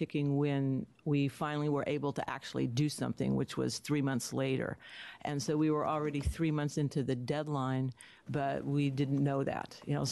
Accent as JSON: {"language": "English", "town": "McMinnville", "region": "Oregon", "country": "United States", "said": "I'm from McMinnville, Oregon. Representative Noble is my representative from the district."}